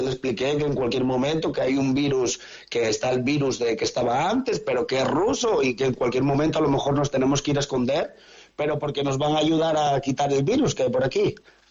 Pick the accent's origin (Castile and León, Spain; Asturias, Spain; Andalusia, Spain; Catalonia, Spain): Asturias, Spain; La Felguera; moved away as an adult; Felguera.